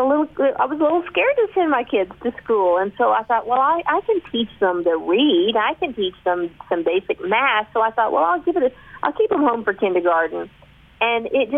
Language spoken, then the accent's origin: English; Texas, United States; No, I was born and raised in Texas. My dad was an electrician, and my mom was a secretary.